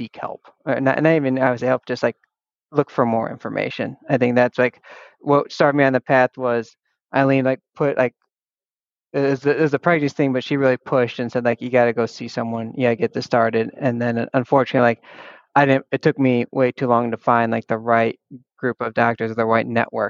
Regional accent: Ohio, United States; now in Chicago, United States; definitely want to do Ohio 70.3. I haven't been able to do it the past 2 years. That race is essentially in my hometown.

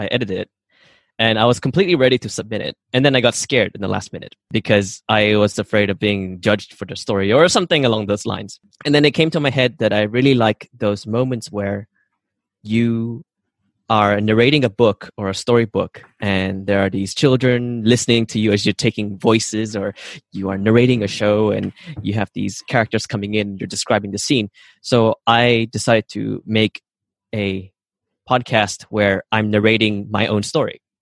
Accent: Sarawak, Malaysia; I have an indigenous background. So I come from Borneo Island. We're from the Iban tribe. And I do have family in the jungle, which is like 5-6 hours drive into the forests.

